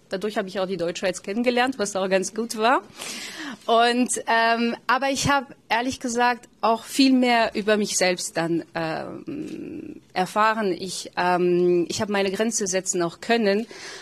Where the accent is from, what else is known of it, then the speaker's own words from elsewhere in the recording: southern France, France; now in Switzerland; Ich komme ursprünglich aus Südfrankreich. Ich lebe mit meinem Mann und meinem Hund Pushki zusammen.